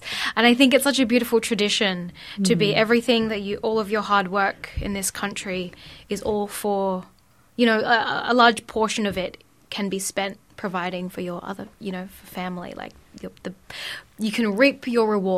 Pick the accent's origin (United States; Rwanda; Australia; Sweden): Australia; Perth, Western Australia; also born or lived in Cebu, Philippines; I was born in Cebu, but we moved to Australia, to Perth, when I was like 1 year old. So I've been raised in Perth.